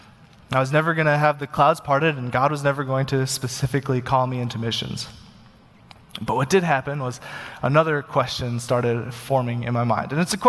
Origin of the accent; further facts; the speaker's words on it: Uganda; now in United States; I grew up as a missionary kid, and I loved my experience as a missionary kid. I cherished growing up in Uganda. And in fact, when we moved to the U.S., I didn't want to move to the U.S.